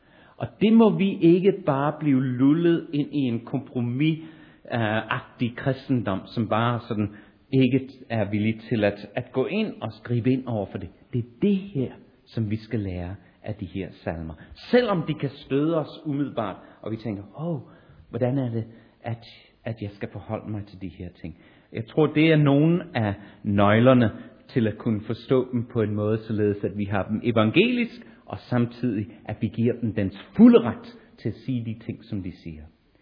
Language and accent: Danish; Sri Lanka; der, hvor jeg kommer fra på Sri Lanka